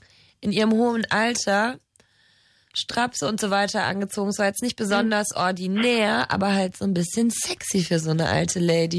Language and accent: German; North Rhine-Westphalia, Germany; Ich komme aus dem Rheinland und da wird Karneval gefeiert, ziemlich groß.